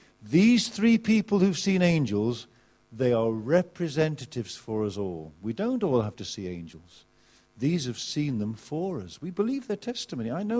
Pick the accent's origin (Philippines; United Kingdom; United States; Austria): United Kingdom; England; as an Englishman, I normally drink tea.